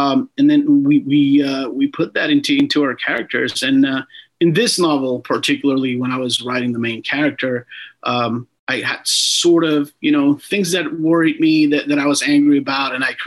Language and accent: English; Puerto Rico; English is a second language; So I was born in Puerto Rico, born and raised, fully bilingual. You know, I started teaching myself English when I was 10